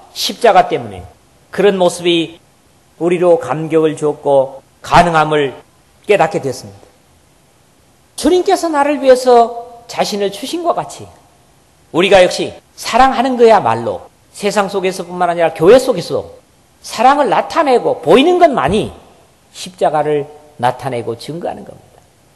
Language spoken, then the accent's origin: Korean; Busan, South Korea; 우리 대한민국의 어디 국민성이 그런지 마이 부산 사람이라서 그런지